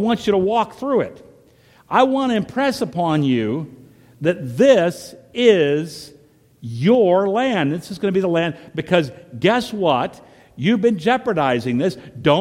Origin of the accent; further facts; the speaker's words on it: the South, United States; back home where I grew up in the South, that was the big sin